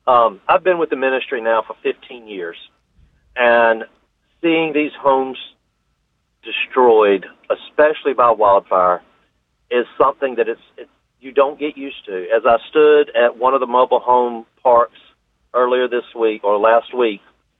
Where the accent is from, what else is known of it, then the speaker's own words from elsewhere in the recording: the South, United States; I'm from the South, we call them a potato rake